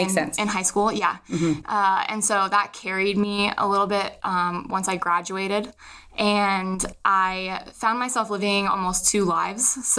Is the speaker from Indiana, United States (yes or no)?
no; Arizona, United States; I was born and raised Catholic, and I was actually born and raised in Arizona. So I've gone to Catholic school my entire life, pretty much, besides college.